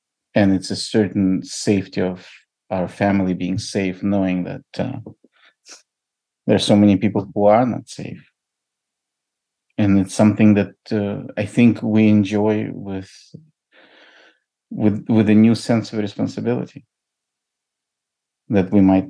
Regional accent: Ukraine; I mean, I'm from Ukraine originally

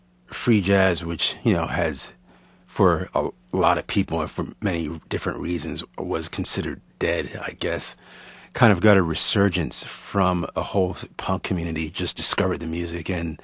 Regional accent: Wilmington, Delaware, United States; It was on, I'm from Wilmington, Delaware, so Channel 12 in Wilmington.

